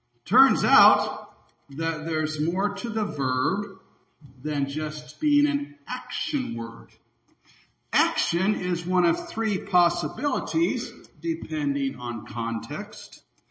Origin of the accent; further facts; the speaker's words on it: United States; And I'm an American, same as you. I'm a Lutheran, same as you.